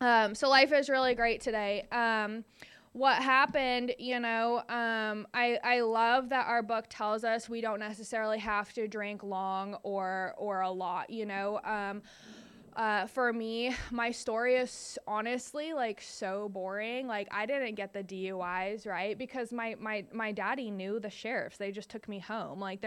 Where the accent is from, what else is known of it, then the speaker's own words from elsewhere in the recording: Seattle, Washington, United States; I can't fly back home. I'm from the Seattle, Washington area.